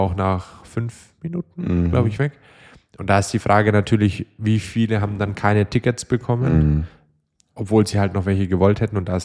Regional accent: Gerolzhofen, Bavaria, Germany; ich komme ja aus Gerolzhofen, das ist jetzt eine Dreiviertelstunde ungefähr von Würzburg weg.

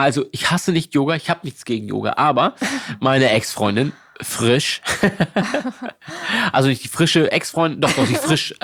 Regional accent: Lübeck, Schleswig-Holstein, Germany; born there; also born or lived in Berlin; ich komme aus Lübeck, gebürtig. Und habe jetzt aber auch, also ähnlich wie du, habe ich eine Zeit lang in Berlin verbracht.

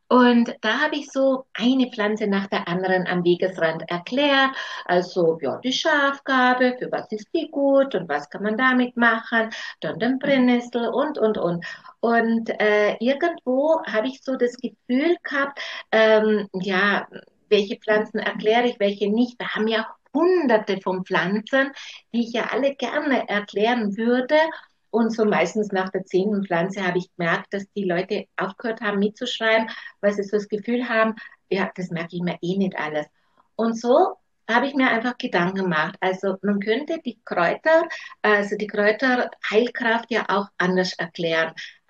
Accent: South Tyrol, Italy; Ich komme aus Süden Südtirol, bin also mitten im Naturpark Trunerhorn aufgewachsen, auf einem Bergbauernhof

